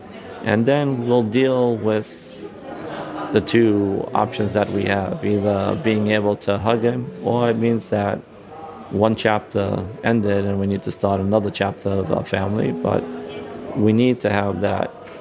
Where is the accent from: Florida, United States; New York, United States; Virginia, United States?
New York, United States; Flatbush; moved away as an adult; now in Israel; I'm a New Yorker, grew up in Flatbush. And I met my wife in Israel. And we decided to have a home here.